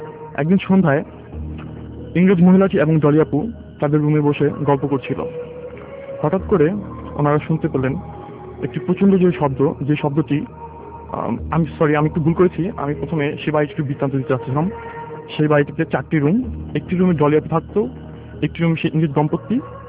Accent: Dhaka, Dhaka Division, Bangladesh; এসেছি পুরান ঢাকার কোস্টগুলা থেকে।

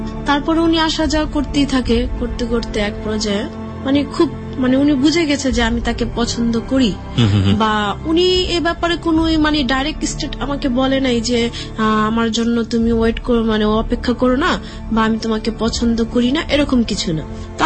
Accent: Dhaka, Dhaka Division, Bangladesh; আমরা পুরান ঢাকার মানুষ

